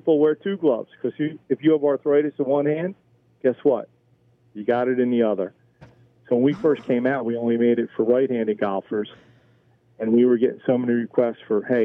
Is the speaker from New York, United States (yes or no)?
no; New Jersey, United States; I was born and raised in New Jersey.